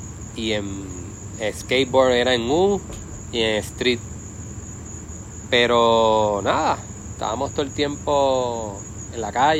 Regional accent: Levittown, Puerto Rico; donde yo me crié fue en Levittown, y ahí pues entonces vivíamos también cerca de la playa

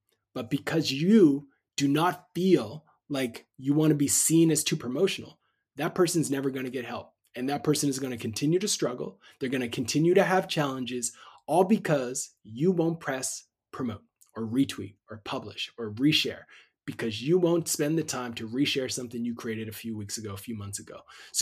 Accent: Canada; I'm Canadian and we don't want to promote anything ever.

